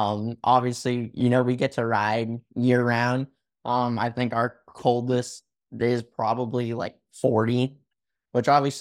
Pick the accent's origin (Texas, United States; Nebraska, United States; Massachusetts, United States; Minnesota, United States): Massachusetts, United States; now in Northport, United States; I'm from Northport, Florida. I'm 18 years old. I race 250B, 450B, Schoolboy 2. I'm originally from Massachusetts.